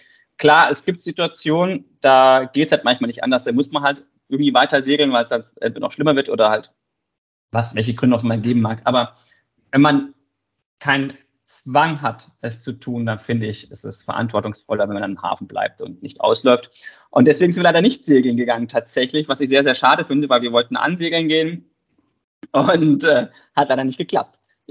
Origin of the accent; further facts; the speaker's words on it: Freiburg im Breisgau, Baden-Württemberg, Germany; Ich komme eigentlich aus Freiburg im Breisgau, ganz aus dem Süden von Deutschland und bin dem Wunsch nachgegangen, zur See zu fahren.